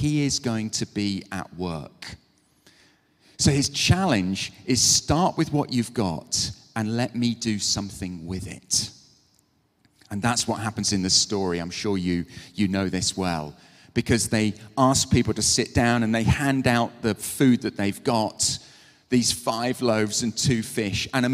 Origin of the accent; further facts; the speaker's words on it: United Kingdom; And obviously, we're very British, so we try not to say anything about this out loud